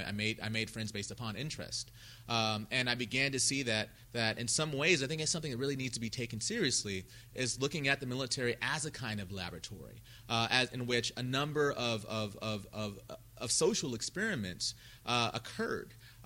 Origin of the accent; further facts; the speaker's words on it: England, United Kingdom; also born or lived in Japan / California; so I grew up in England and Japan. I was born in California